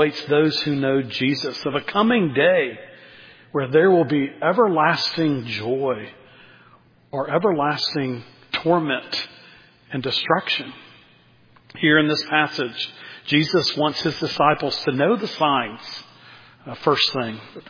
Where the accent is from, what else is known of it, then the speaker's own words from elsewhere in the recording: Texas, United States; Growing up in Texas, there was a time in my high school days in which, particularly in one area of Texas, near Tyler, Texas